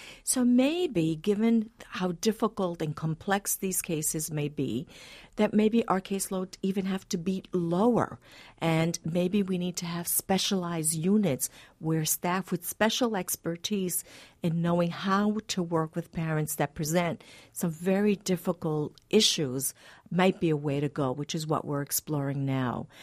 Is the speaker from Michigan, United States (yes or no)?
no; New York City, New York, United States; You know, I grew up in the South Bronx. My parents came from Puerto Rico, you know, looking for a better life for their two children.